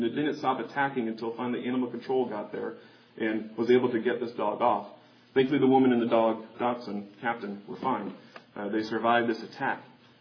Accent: Kansas City, United States; even my hometown, Kansas City, there are areas that have outlawed pit bulls from even being owned within those certain areas.

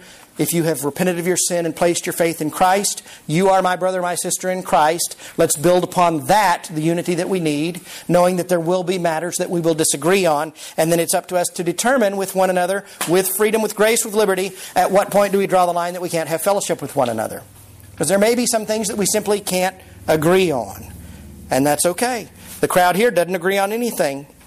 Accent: Benbrook, Texas, United States; also born or lived in Fort Worth; See, I was born in Fort Worth, but I grew up in Benbrook, Texas. That's where I grew up.

